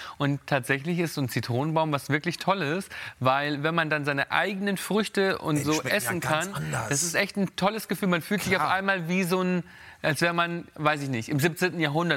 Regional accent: Italy; now in Spain; Also ich bin ja Italiener

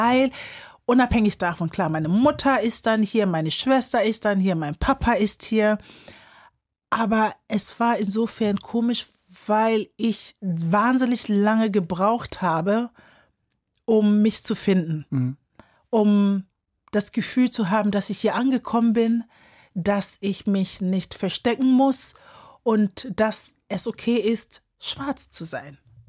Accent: Kiel, Schleswig-Holstein, Germany; in dem Sinne können die sagen, ich bin aus Kiel.

